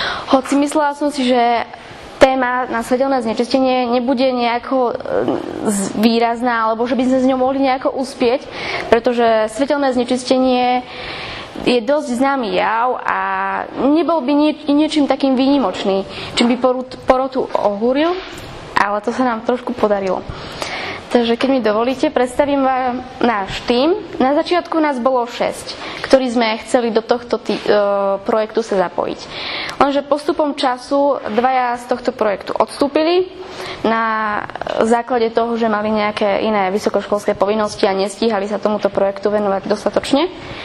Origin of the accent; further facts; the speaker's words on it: Poprad, Prešov Region, Slovakia; som z Popradu a navštevujem posledný ročník gymnázia Kukučinova v Poprade.